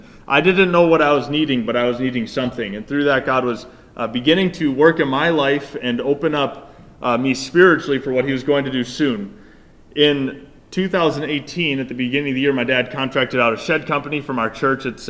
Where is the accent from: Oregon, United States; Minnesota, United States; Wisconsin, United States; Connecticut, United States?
Wisconsin, United States; Mukwonago; I introduced myself earlier, and I am from Maquonago, Wisconsin. Who here has heard of Maquonago? Just a few. That's about what I expected. It's a smaller town, a little southwest of Milwaukee, around 8,000 folks.